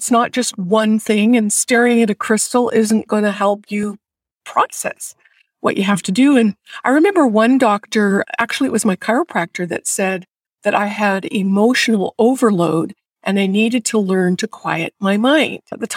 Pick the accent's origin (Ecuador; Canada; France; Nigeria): Canada; now in United States; I was new to the U.S. I'm from Canada and I had no support system, very few friends.